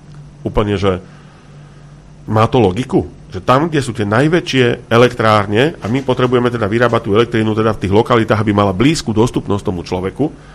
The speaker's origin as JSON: {"language": "Slovak", "town": "Bratislava", "region": "Bratislava Region", "country": "Slovakia", "moved": "as an adult", "said": "Ja som osobne z Bratislavy. Presťahoval som sa odtiaľto, lebo som chcel žiť trošku viac v prírode, v kľude"}